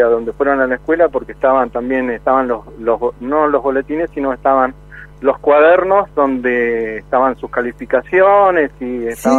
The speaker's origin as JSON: {"language": "Spanish", "region": "Chubut", "country": "Argentina", "said": "y somos hijos de Chubut"}